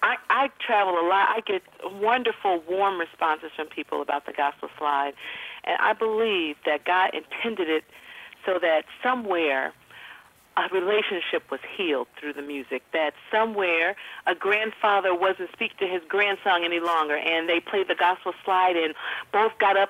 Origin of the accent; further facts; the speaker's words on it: Chicago, Illinois, United States; I wrote and produced a lot of house music back in the day. I'm from Chicago, hey.